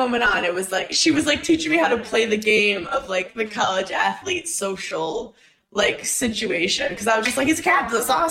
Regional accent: Brooklyn, New York, United States; I'm from Brooklyn, New York.

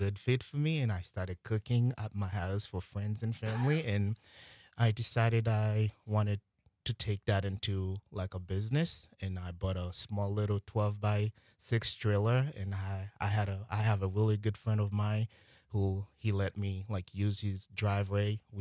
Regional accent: Haiti; now in United States; Yeah, I've been cooking since growing up in Haiti.

